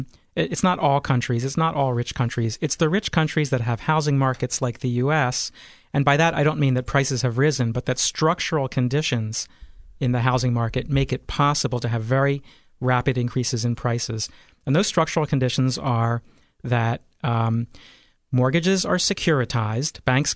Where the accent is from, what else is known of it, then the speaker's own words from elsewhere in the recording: Philadelphia, Pennsylvania, United States; now in Charlottesville, United States; So I'm from Philadelphia, but I've lived in Charlottesville for 20 years now, which makes me halfway to being a native.